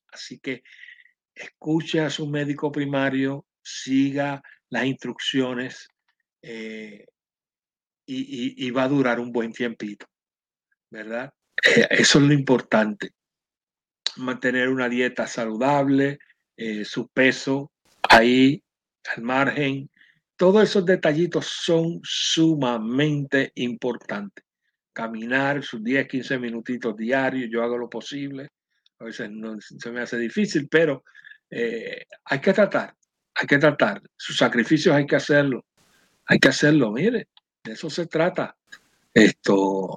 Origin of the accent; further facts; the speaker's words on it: Carolina, Puerto Rico; como dicen en mi pueblo de Carolina.